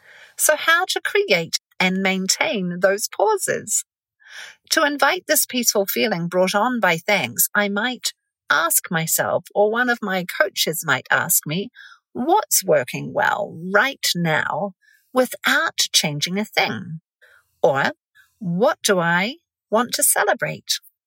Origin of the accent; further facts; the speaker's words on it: New Zealand; pausing to celebrate how far I have come since growing up in New Zealand's wilderness in my very early youth